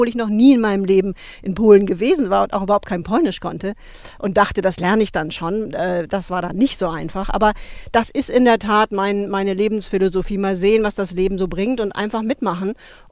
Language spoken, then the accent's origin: German; West Germany, Germany; born there; ich als eben gebürtige Westdeutsche